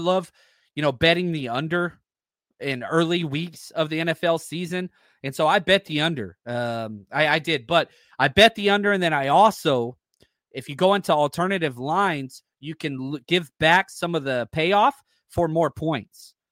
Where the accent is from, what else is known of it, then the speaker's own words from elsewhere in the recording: Dallas, Texas, United States; I became a fan of the Niners at 9 years old, growing up in Dallas, Texas.